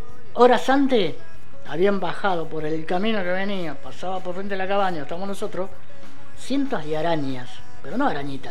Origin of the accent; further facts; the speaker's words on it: Los Toldos, Buenos Aires Province, Argentina; Digo, soy de Los Toldos. ¿Y dónde es Los Toldos? Bueno, les tengo que explicar. De Junín, 50 kilómetros.